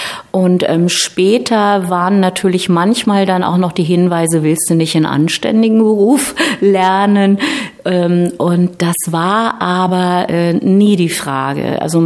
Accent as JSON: {"language": "German", "town": "Braunschweig", "region": "Lower Saxony", "country": "Germany", "tie": "born or raised there", "also_born_or_lived": "New York", "said": "Ich möchte dem Kind ein anderes Zuhause geben als New York. Und dann bin ich zurück in meine Heimatstadt. Ja, und das ist aber der Grund, dass ich dann hier in Braunschweig zurück war"}